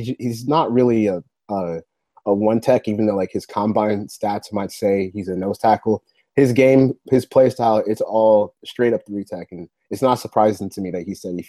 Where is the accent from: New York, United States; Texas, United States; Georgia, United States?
Georgia, United States; Decatur; I was originally from Decatur, Georgia, and then Michael Vick happened, and I was like, this is my dude.